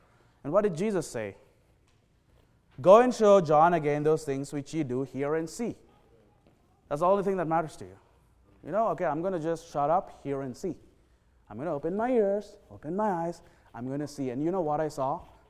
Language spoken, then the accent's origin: English; India; I'm from India, this is a nothing burger.